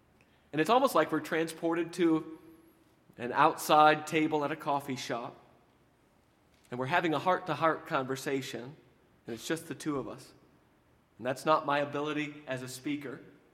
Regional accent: Houston, Texas, United States; A few weeks ago, we had my pastor growing up in Houston, Dr. Johnny Pope, speaking at a meeting where we did the music.

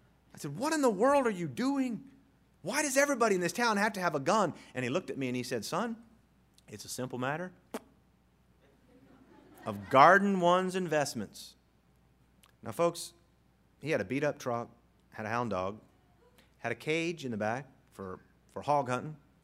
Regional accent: Indiantown, Florida, United States; But one of the things I remember most about growing up in Indiantown were the guns.

